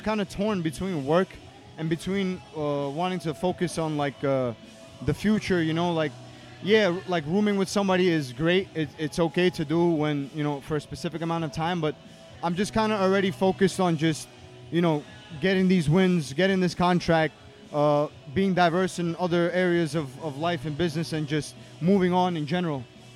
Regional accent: Brooklyn, New York, United States; I'm from Brooklyn, baby.

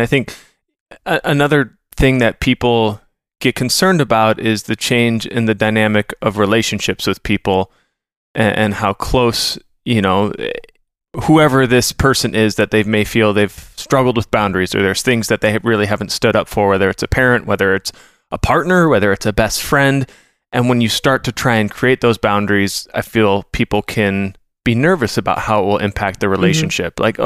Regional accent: Minnesota, United States; I'm a Minnesotan. I've got that Midwest...

